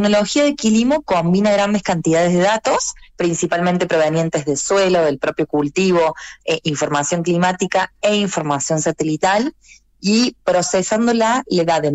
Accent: Argentina; now in Santiago, Chile; yo soy argentina, pero vivo en Chile, así que estamos acá en uno de nuestros países foco, así que estoy acá radicada en Santiago.

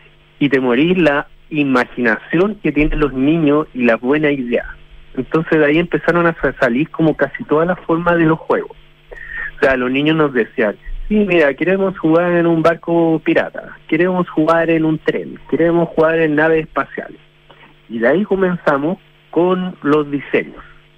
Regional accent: Viña del Mar, Valparaíso, Chile; yo me crié en Viña del Mar, entonces me acuerdo del juego.

